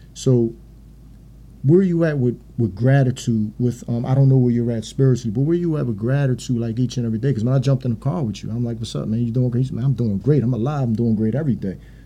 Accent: Philadelphia, Pennsylvania, United States; So in 2020, she ended up coming down here to visit her family in North Philadelphia. I'm from North.

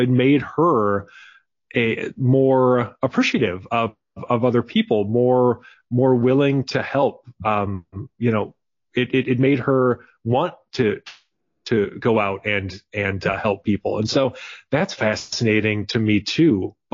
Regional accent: Wisconsin, United States; maybe it's because I'm from Wisconsin

